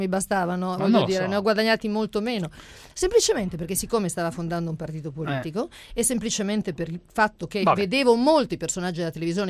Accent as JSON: {"language": "Italian", "town": "Turin", "region": "Piedmont", "country": "Italy", "said": "io sono di Torino."}